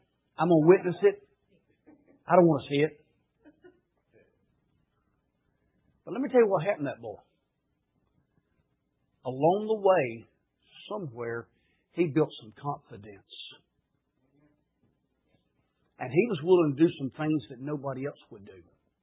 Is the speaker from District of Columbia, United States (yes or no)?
no; Hazelhurst, Georgia, United States; born there; I was born in Hazelhurst, Georgia. And it's just a shade over 100 miles from here to there.